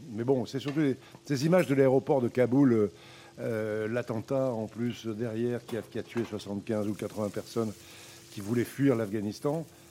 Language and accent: French; Hauts-de-France, France; mon enfance en Picardie, de mon village, de mon jardin, des moutons qu'élevaient mes parents, des poules, des canards, des pigeons qu'il y avait dans mon jardin.